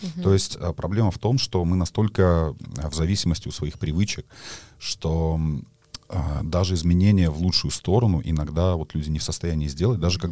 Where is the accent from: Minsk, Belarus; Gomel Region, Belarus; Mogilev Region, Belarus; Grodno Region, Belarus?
Minsk, Belarus; moved away as an adult; now in Dublin, Ireland; Например, мой город детства и город, который я никогда не видел. То есть uh-huh. я в 19 лет переехал из Минска в Дублин.